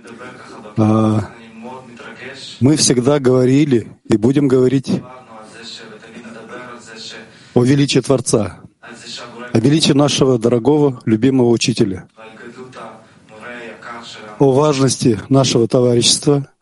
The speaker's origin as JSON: {"language": "Russian", "region": "Astana", "country": "Kazakhstan", "said": "Я из Астаны, Казахстан."}